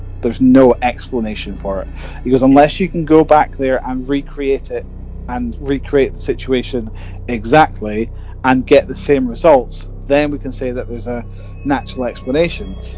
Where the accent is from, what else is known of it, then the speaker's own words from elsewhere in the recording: Aberdeen, Scotland, United Kingdom; I grew up in Aberdeen, I'd never investigated before